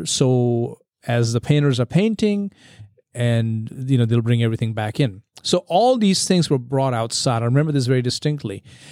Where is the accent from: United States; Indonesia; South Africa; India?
India; growing up in India, the roads are dusty.